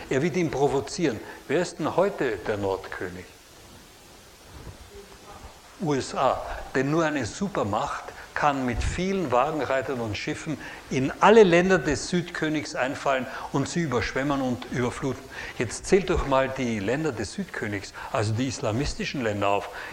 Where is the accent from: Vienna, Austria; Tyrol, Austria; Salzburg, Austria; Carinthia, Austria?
Vienna, Austria; Nun, ich bin Wiener. Ich bin Wiener. Ich bin in der inneren Stadt groß geworden, also im Zentrum.